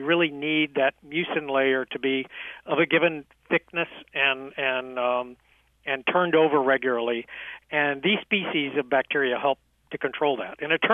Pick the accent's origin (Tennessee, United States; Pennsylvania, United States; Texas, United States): Texas, United States; I grew up in Texas in the 1950s, and in addition to Mexican food, I probably ate a lot of fried chicken.